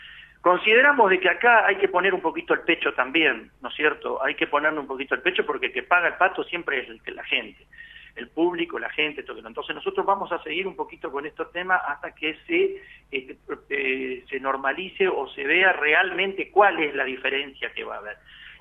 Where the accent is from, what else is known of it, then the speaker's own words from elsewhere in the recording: Argentina; como somos característicos los argentinos de exagerar las cosas